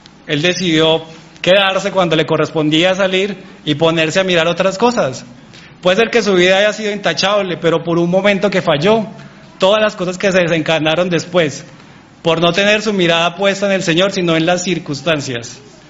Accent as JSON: {"language": "Spanish", "country": "Colombia", "said": "Y como buenos colombianos, pues no empezábamos a la hora en punto."}